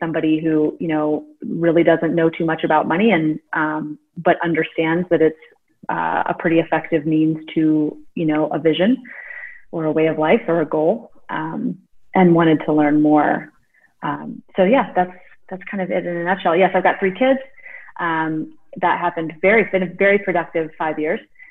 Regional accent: North Carolina, United States; So I'm originally from North Carolina. So super excited to be on this one. And I've kind of lived all over the place since then.

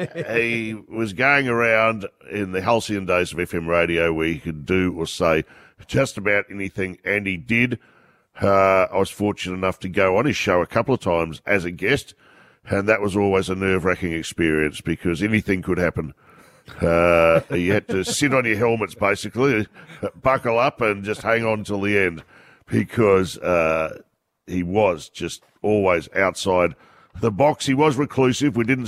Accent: Melbourne, Victoria, Australia; As you say, I came from Melbourne.

